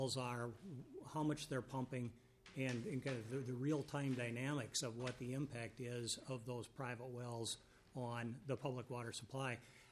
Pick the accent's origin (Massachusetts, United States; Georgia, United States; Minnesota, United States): Minnesota, United States; Rochester; I'm from Rochester, Minnesota. I work for the City of Rochester in the Utility Department.